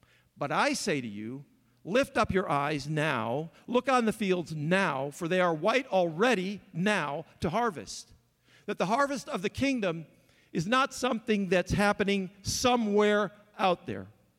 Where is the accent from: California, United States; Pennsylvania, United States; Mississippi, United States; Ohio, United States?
Ohio, United States; I grew up in Northwest Ohio, which is farm country, just like this, farm country.